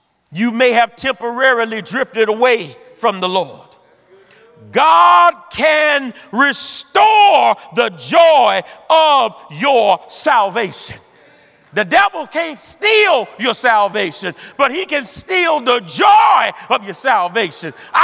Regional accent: Bayou Rapids, Louisiana, United States; I'm from the deep south. I'm from Alexandria, Louisiana. I'm from a rural community called Bayou Rapids.

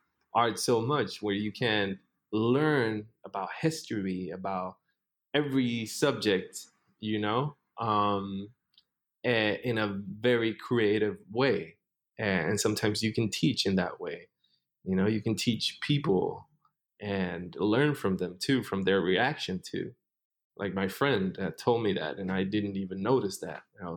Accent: Puerto Rico; first language es; English is a second language; we grew up speaking Spanish.

